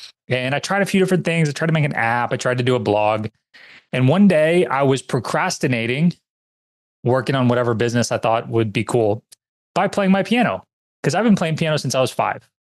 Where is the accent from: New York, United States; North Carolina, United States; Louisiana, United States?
Louisiana, United States; New Orleans; I'm born and raised in New Orleans, so I'm in the US like you.